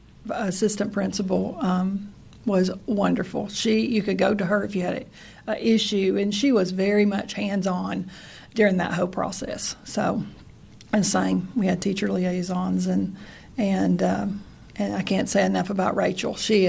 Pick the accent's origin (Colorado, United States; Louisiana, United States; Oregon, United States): Colorado, United States; Aurora; born there; Well, I was actually born in Aurora, Colorado. My dad was in the Air Force. My parents were both from Clay County.